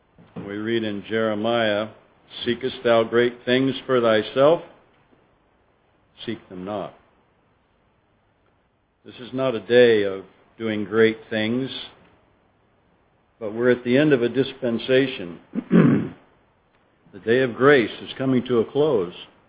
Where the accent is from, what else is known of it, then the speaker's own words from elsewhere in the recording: Walla Walla, Washington, United States; I'm from Walla Walla, Washington. That's a long way from here